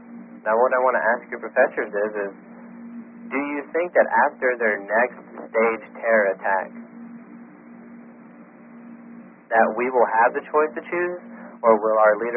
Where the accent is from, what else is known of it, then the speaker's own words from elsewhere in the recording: Dallas, Texas, United States; I'm from Dallas, Texas.